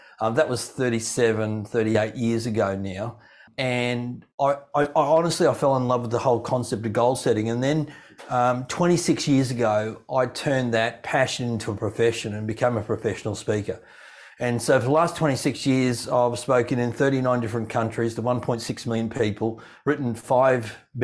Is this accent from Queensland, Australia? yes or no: yes; Gold Coast, Queensland, Australia; I grew up on a farm. I live in Queensland, Australia. In actual fact, I grew up on the Gold Coast. I live these days in Brisbane.